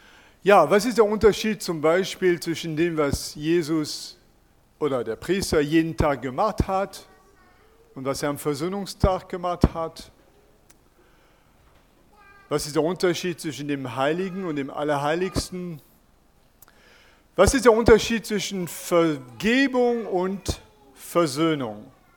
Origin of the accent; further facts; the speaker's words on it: France; German is a second language; das ist Französisch und ich bin auch Franzose.